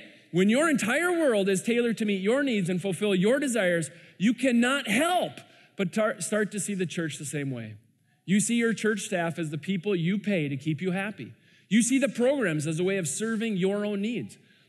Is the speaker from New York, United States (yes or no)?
no; Minnesota, United States; as politely as a Minnesotan Midwesterner can be